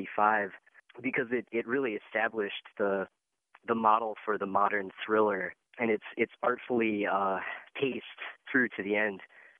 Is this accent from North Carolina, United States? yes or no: yes; Chapel Hill, North Carolina, United States; I'm from Chapel Hill.